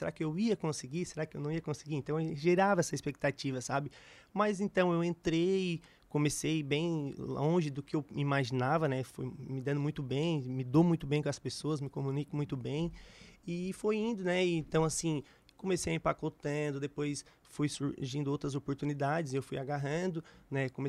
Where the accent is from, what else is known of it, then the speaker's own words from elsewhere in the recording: São João do Sul, Santa Catarina, Brazil; Sou lá natural de São João do Sul, filho de agricultores